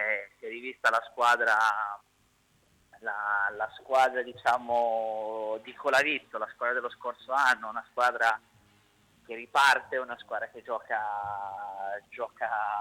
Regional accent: Ancona, Marche, Italy; sono rimasti io e Giombini, siamo entrambi di Ancona

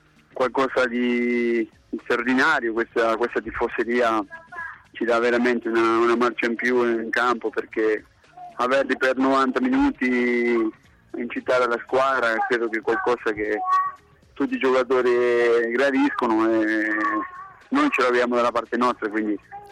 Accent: Argentina; Come argentino sono tifoso del San Lorenzo

